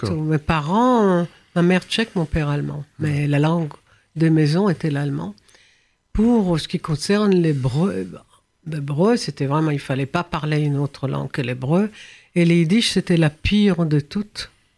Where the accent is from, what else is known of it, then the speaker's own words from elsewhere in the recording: France; J'ai grandi ici en France, hein, c'est pas la même chose